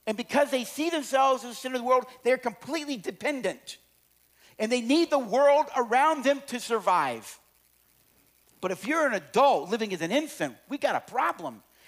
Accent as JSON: {"language": "English", "region": "Georgia", "country": "United States", "tie": "born or raised there", "said": "And when we were growing up in Georgia, Don was fifth in the state in powerlift, first in the county."}